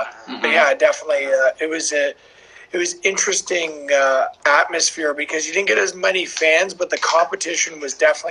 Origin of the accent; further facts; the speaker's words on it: Toronto, Ontario, Canada; I grew up in Toronto, so it was pretty easy, like goal wise.